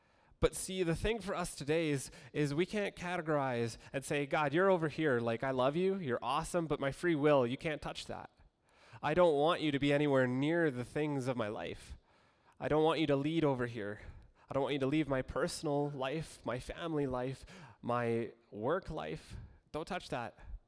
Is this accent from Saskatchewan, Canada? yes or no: yes; Saskatchewan, Canada; And I'm from Saskatchewan, I promise.